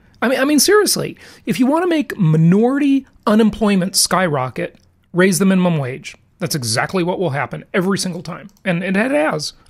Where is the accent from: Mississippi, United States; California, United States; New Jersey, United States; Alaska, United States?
California, United States; Los Angeles; when I grew up in Los Angeles and I would go, you know, all around, I lived in Mar Vista, I lived in Culver City, I lived in Santa Monica.